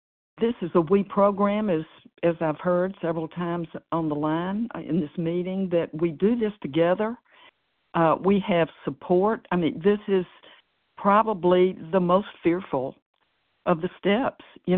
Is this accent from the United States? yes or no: yes; Tennessee, United States; I'm from Tennessee.